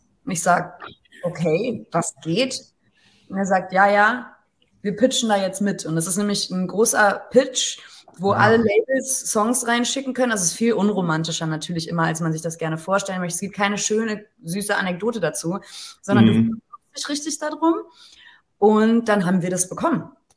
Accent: Hamburg, Germany; born there; Ich bin gebürtige Hamburgerin. Allerdings kommt mein Vater aus England, meine Mutter aus Deutschland. Deswegen, ich bin halb Engländerin, halb Deutsche. Und habe nie so richtig in England gelebt

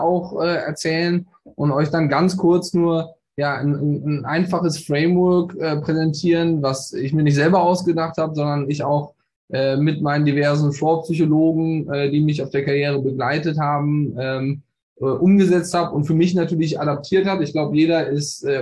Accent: Bonn, North Rhine-Westphalia, Germany; gebürtig aus Bonn, bin inzwischen 38 Jahre jung

